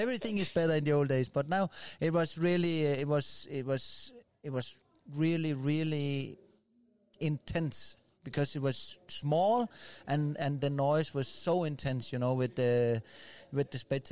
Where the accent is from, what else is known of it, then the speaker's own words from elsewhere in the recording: Denmark; I'm from Denmark.